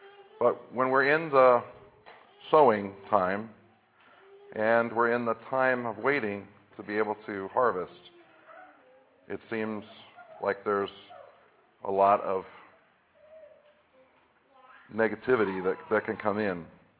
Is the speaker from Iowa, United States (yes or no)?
yes; Iowa, United States; now in Michigan, United States; This is a farm or agricultural area here in Michigan, and I come from Iowa, where we do a lot of farm and agricultural things too.